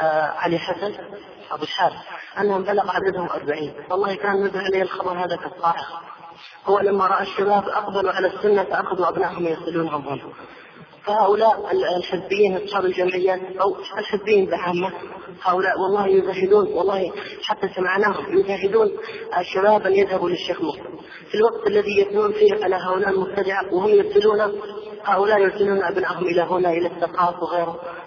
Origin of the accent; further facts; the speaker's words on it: Hadhramaut, Yemen; عندنا في حضرموت